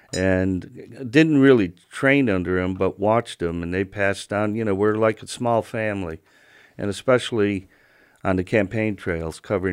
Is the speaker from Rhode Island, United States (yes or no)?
no; Chicago, Illinois, United States; Well, yeah, because I grew up in Chicago